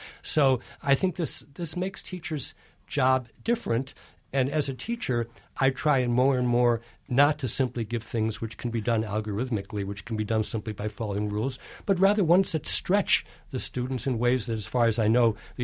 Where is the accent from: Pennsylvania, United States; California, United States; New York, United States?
Pennsylvania, United States; Scranton; I grew up in Scranton, Pennsylvania, coal mining district.